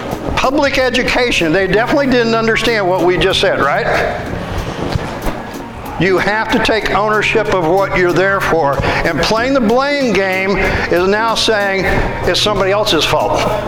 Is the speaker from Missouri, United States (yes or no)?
yes; Missouri, United States; I'm from Missouri, from the Midwest, we call it a mealy mouth.